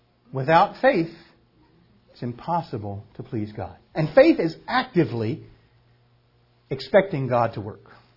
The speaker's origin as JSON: {"language": "English", "region": "North Carolina", "country": "United States", "said": "I'm from North Carolina. You don't walk on ice in North Carolina."}